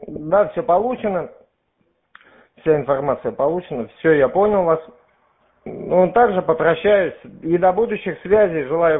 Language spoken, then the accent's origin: Russian; Ufa, Bashkortostan, Russia; Сам родом из Уфы, здесь нахожусь в командировке в Выборге.